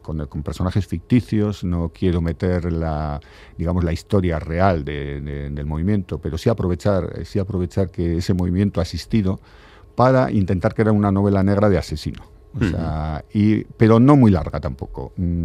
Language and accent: Spanish; Basque Country, Spain; soy vasco, he vivido aquí muchos años